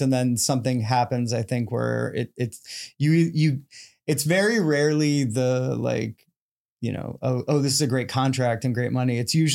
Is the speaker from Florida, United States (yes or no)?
yes; Miami, Florida, United States; I grew up in Miami and shout out Miami-Dade Public Schools and the magnet programs.